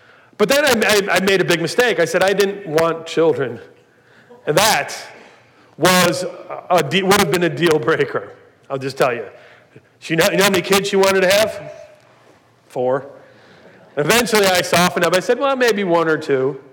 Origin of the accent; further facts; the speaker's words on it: Cleveland, Ohio, United States; and I was worried because we're in Springfield, and I'm from Cleveland. I had just moved for about 3 or 4 months from Cleveland about 4 months before, and I don't know anybody.